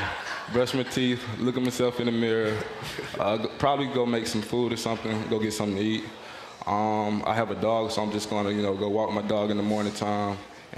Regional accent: Ocala, Florida, United States; Well, it was a good experience playing back in my hometown.

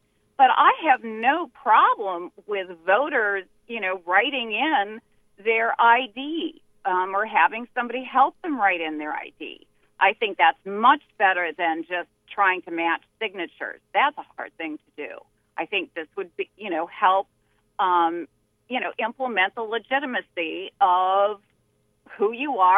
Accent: Minnesota, United States; I was raised in Minnesota.

